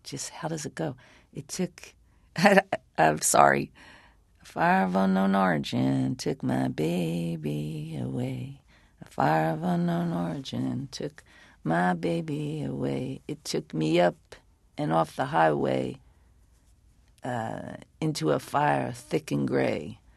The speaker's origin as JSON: {"language": "English", "region": "New Jersey", "country": "United States", "accent": "South Jersey", "said": "with my accent, especially my thick South Jersey accent back then, it was, I had such a draw in my talking"}